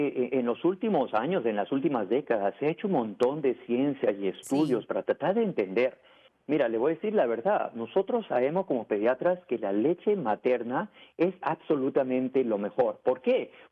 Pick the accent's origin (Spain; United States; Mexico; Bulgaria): United States; also born or lived in Peru; yo soy originalmente peruano, pero crecí acá en Estados Unidos. Así que si me sale un poquito de Spanglish, lo siento.